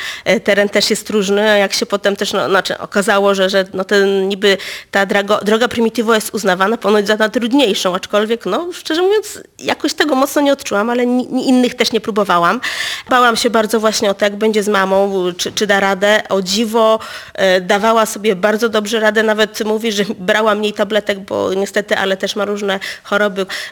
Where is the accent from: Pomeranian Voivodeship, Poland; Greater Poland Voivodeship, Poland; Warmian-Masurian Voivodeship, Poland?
Pomeranian Voivodeship, Poland; Gdańsk; jestem z Gdańska.